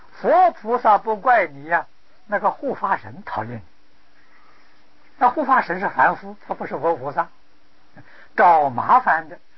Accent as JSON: {"language": "Chinese", "country": "China", "said": "这一点我们中国人不如外国人"}